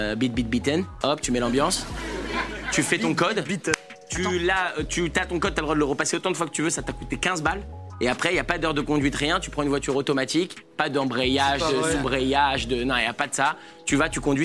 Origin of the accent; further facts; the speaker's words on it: France; Je lui dis, je suis français, voilà, French et tout machin.